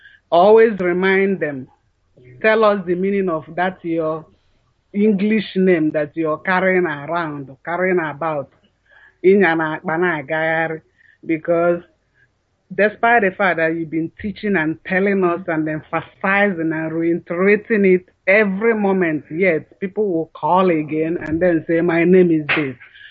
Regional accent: Uguta, Imo, Nigeria; now in Atlanta, United States; Calling from Atlanta, Georgia. I come from Uguta in Imo State, Biafra land.

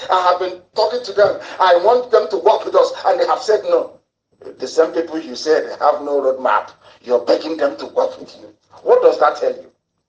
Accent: Ibeku, Abia, Nigeria; I come from Ibeku, and we also have Osa in Ibeku

